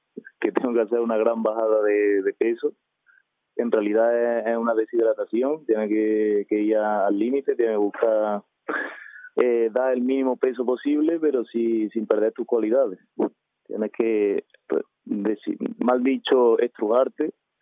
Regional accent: Lucena, Andalusia, Spain; yo soy lucentino desde que nací y hasta que me muera, y estoy muy muy orgulloso de donde vengo.

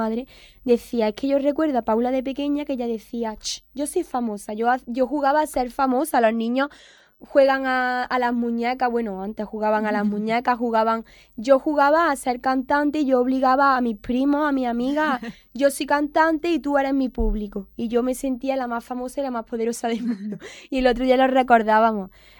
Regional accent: Antequera, Andalusia, Spain; yo llevo a Antequera por bandera porque al final la tierra que me ha visto crecer. aquí están mis raíces

